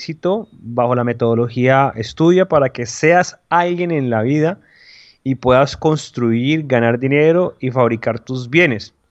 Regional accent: Palmira, Valle del Cauca, Colombia; now in Cali, Colombia; Yo soy de Cali. Bueno, yo vivo en Cali realmente, soy de Palmira.

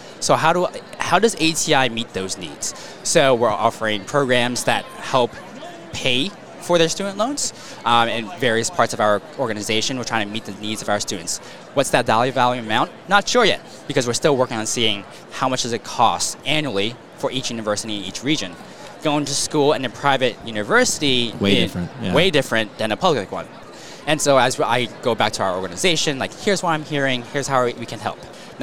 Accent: Staten Island, New York, United States; I'm from New York. I'm from Staten Island, New York.

